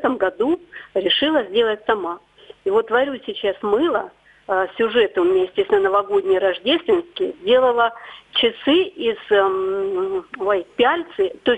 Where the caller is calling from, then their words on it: Krasnodar Krai, Russia; Я из Краснодарского края вам звоню.